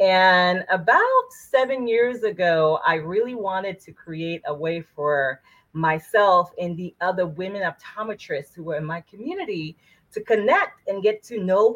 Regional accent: Boston, Massachusetts, United States; now in Orlando, United States; Being that I came from Boston, I didn't know much people here in Orlando.

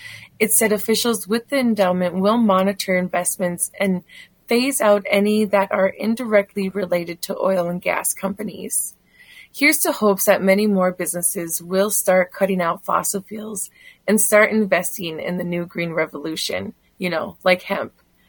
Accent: North Dakota, United States; I am the Black Bear the Black Bear Clan, and I am from the Turtle Mountain Band of Chippewa.

